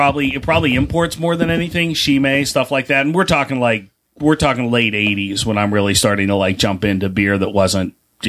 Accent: Pittsburgh, Pennsylvania, United States; You know, I'm from Pittsburgh, and we actually like maintained a fairly decent culture in central Pennsylvania of like throwback beer.

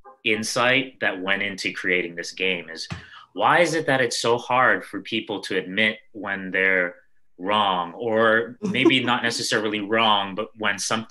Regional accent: Brooklyn, New York, United States; I mean, we grew up in Bed-Stuy, Brooklyn in the 80s, you know, just to give one more like bright spotlight on my parents.

